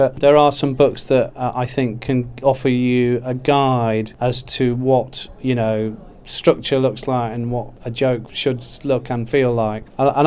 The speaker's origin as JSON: {"language": "English", "town": "Derby", "region": "East Midlands", "country": "United Kingdom", "said": "I'm from the north of England, I'm from Derby, sort of north, you know, working class, blue collar family"}